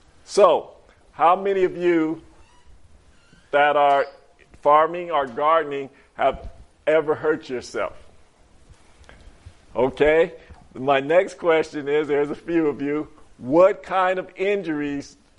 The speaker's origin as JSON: {"language": "English", "town": "Monticello", "region": "Georgia", "country": "United States", "said": "from Monticello, Georgia. I am presently not farming, but we have had gardens. But my family and I have bought a farm in Virginia. And this summer, we will be moving to Virginia."}